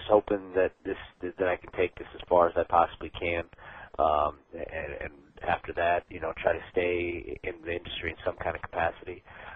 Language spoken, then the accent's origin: English; Washington, District of Columbia, United States; born there; Yeah, I was born in the States. I was born in D.C. My entire family's from Delhi, and they moved here in the late 70s, and I was born in D.C.